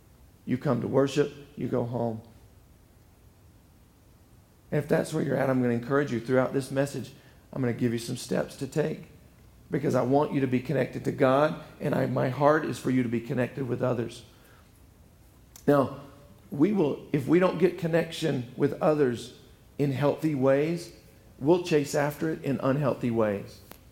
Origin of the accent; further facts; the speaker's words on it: the South, United States; I'm from the South. In the South, we're real good at that, hey, how you doing?